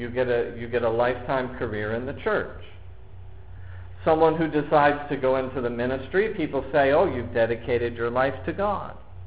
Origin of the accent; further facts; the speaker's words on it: Erie, Pennsylvania, United States; I remember coming across many people in the church I grew up in Erie